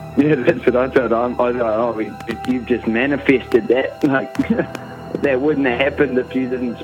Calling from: Auckland, New Zealand; from Auckland, New Zealand. I've rung you a couple of times.

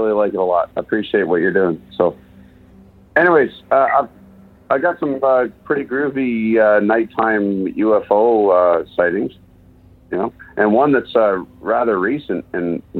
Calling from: East Gwillimbury, Ontario, Canada; Hey, I'm over in East Gwillimbury. It's a little bit north of Toronto.

